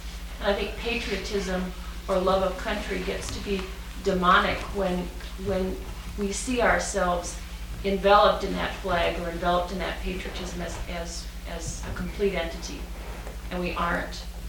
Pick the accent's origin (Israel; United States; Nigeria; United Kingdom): United States; I've been very thankful that I'm an American and I'm lucky enough to live in this country.